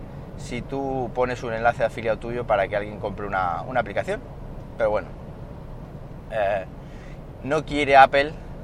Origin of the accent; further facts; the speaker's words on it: Siles, Andalusia, Spain; por ejemplo Beas de Segura o Arroyo de los Jancos, que son dos pueblos que están cerca de Siles, de mi pueblo.